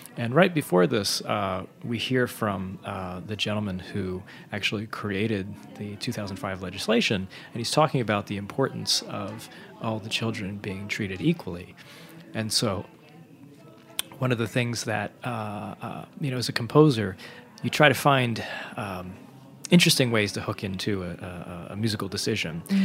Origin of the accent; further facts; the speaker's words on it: United States; for me as an American trying to inhabit a sound world that I don't really live and breathe in was going to come across as inauthentic.